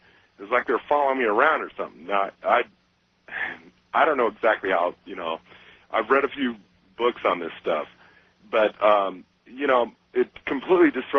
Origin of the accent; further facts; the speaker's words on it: Vaughan, Washington, United States; I'm from Vaughan, Washington.